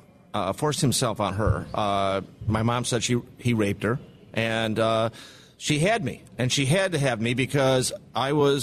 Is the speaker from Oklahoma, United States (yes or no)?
no; Chicago, Illinois, United States; Chicago, south side of Chicago.